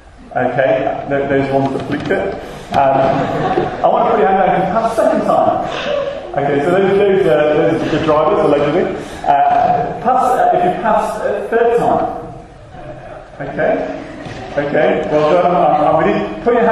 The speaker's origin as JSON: {"language": "English", "town": "Birkenhead", "region": "North West England", "country": "United Kingdom", "tie": "born or raised there", "said": "So back in my hometown in Birkenhead"}